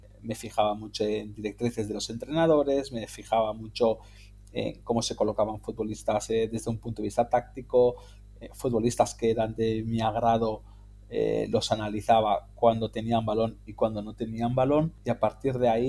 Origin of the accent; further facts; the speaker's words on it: Spain; Bueno, yo, como habrás dicho en la presentación, soy de España.